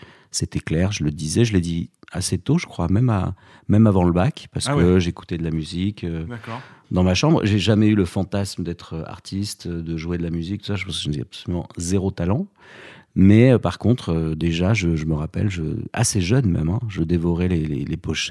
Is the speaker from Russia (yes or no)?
no; Arcachon, Nouvelle-Aquitaine, France; je suis originaire d'Arcachon, je suis né là-bas. Et je suis toujours resté dans la région